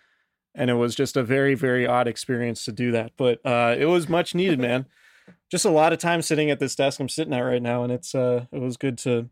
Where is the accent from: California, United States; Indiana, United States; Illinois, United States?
California, United States; Santa Rosa; I'm from Santa Rosa. There's a lot of good beer in Santa Rosa